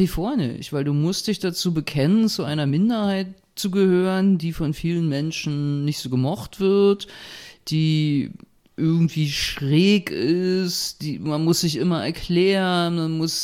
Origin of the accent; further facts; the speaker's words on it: Berlin, Germany; Ich bin damals in Neukölln zur Schule gegangen, war in der Neuköllner Gesamtschule.